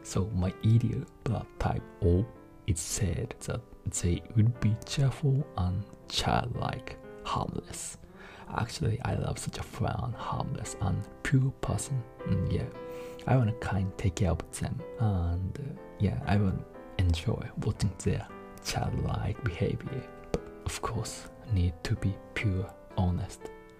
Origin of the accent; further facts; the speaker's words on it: Japan; English is a second language; Currently, I'm living in Nagoya City, which is located around the center of Japan.Because it's close to my hometown and easily can go to meet my family.